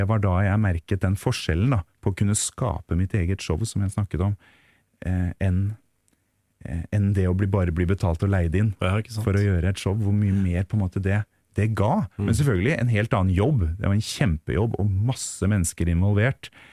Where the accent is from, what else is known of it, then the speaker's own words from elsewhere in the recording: Tønsberg, Vestfold, Norway; hjemme i Tønsberg på det lille teatret